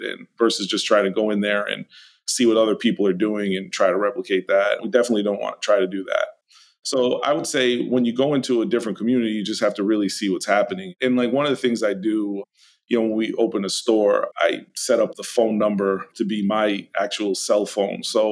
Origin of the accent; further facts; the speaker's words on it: New England, United States; And like I said, you know, we're from New England.